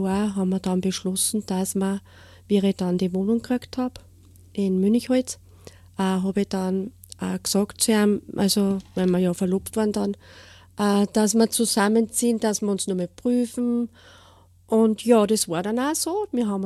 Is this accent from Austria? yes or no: yes; Austria; ich wohne in Steyr, in Münichholz. Ja. Schon eigentlich, ich bin eine waschechte Steirerin.